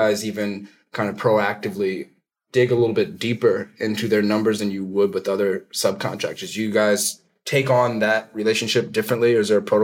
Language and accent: English; Terre Haute, Indiana, United States; I know that you guys did some work in Terre Haute, which is my hometown, Indiana, for FCA repairs there.